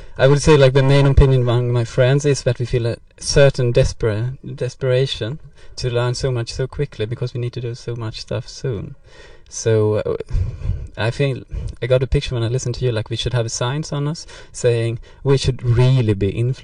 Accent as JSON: {"language": "English", "country": "Sweden", "second_language": "English", "said": "I'm originally Swedish, so I'm not from Denmark"}